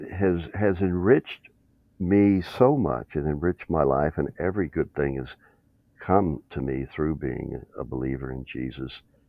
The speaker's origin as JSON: {"language": "English", "region": "North Carolina", "country": "United States", "tie": "born there", "also_born_or_lived": "West Virginia / Tennessee", "said": "Well, I did spend some time in West Virginia, but I was born in North Carolina and lived a lot of my life in Tennessee as well. So I'm a Southeastern, born and bred most of my time."}